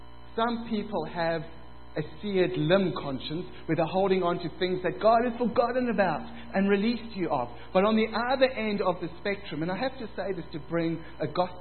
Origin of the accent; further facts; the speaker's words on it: South Africa; as a kid growing up in South Africa, we had some great toys and we had some pretty naff toys.